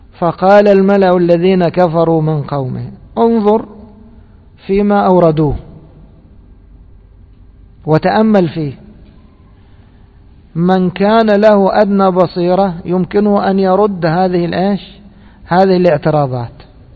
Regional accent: Egypt; احنا عندنا في مصر ايش يقولوا يا شيخ دكتور؟

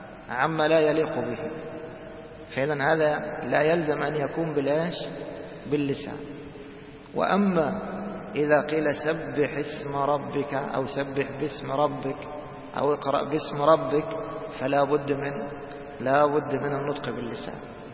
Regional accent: Egypt; وهاي السكت هذه مشهورة في بعض اللهجات، كما هو مشهور عندنا في مصر مثلا علي

